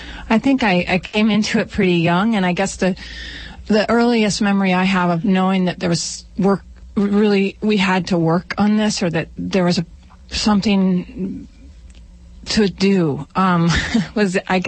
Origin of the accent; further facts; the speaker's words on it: New Mexico, United States; Well, I grew up in New Mexico, and we had a lot of friends on the Taos Pueblo, Native Americans, Hopi.